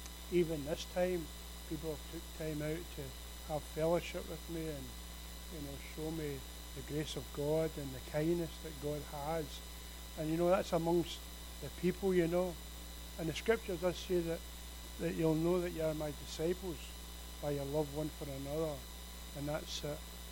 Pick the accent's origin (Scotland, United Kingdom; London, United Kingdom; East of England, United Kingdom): Scotland, United Kingdom; I'm British, a small B. I'm Scottish with a capital S.